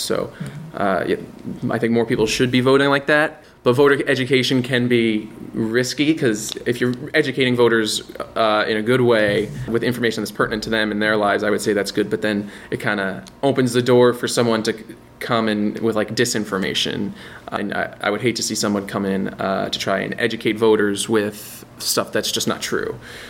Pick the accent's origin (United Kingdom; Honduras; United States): United States; New York; I'm from New York, but downstate.